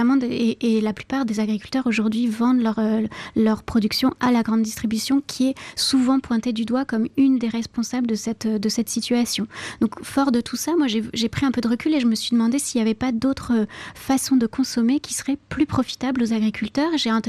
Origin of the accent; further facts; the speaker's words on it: Normandy, France; Je suis normande et au hasard d'un de mes retours dans ma région natale